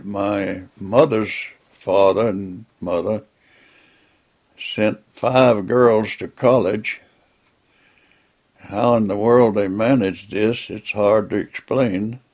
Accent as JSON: {"language": "English", "region": "Louisiana", "country": "United States", "tie": "born or raised there", "also_born_or_lived": "Grangeville", "said": "I was born in Grangeville, Louisiana, October 19th, 1920. My mother's name was Sadie. My dad's name was DeWitt. And I was raised up in St. Helena Parish."}